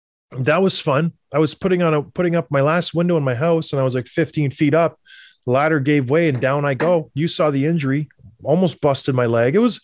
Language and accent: English; Canada; born or raised there